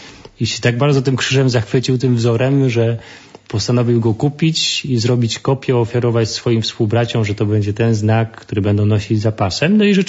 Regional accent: Gostyń, Greater Poland Voivodeship, Poland; pochodzę z Gostynia, z takiego miasteczka w Wielkopolsce

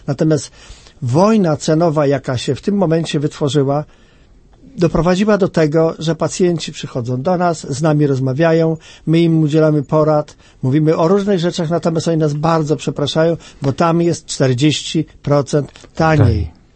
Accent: Lublin, Lublin Voivodeship, Poland; Na moim terenie, w związku z tym, że jestem z Lublina, zostały zalane dwie miejscowości totalnie dokładnie.

